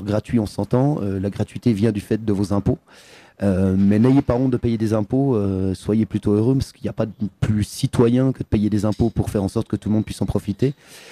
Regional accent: Switzerland; Ouais, ça marche très bien, mais on est suisse, hein.

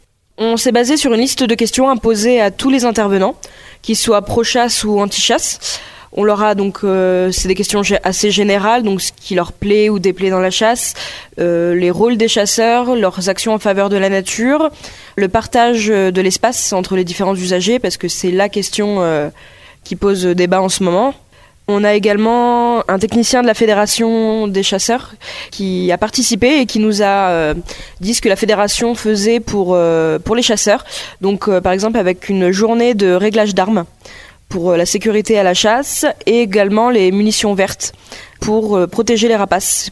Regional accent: Auvergne-Rhône-Alpes, France; j'ai 21 ans, je suis originaire de l'Allier en Auvergne.

